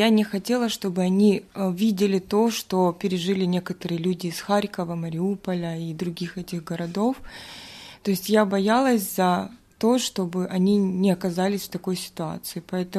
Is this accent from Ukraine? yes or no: yes; Kryvyi Rih, Dnipropetrovsk Oblast, Ukraine; German is a second language; moved away as an adult; ich komme aus der Ukraine. Ich komme aus der Kryvyi Rih-Stadt von Dnipropetrovsk-Region und ich bin hier mit meinen Söhnen. Ja, ich spreche Deutsch ein bisschen